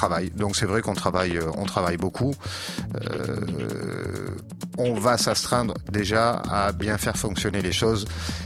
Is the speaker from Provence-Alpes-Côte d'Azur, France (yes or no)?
yes; Nice, Provence-Alpes-Côte d'Azur, France; je suis niçois.